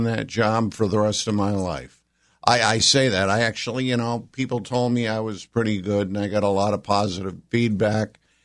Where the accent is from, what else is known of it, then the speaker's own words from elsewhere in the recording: Burlington, Vermont, United States; because I grew up in the Burlington area. I've lived here my whole life.